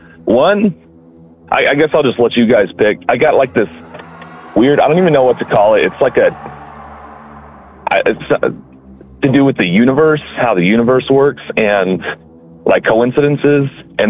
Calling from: Kansas, United States; I'm calling from Kansas. Good old Kansas.

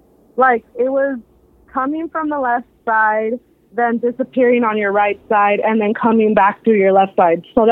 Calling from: San Diego, California, United States; San Diego.

